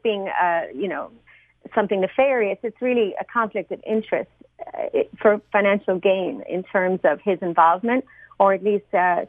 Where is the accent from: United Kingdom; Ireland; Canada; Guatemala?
Ireland; now in New York, United States; Laws in New York, which is where I live. I'm actually from Ireland.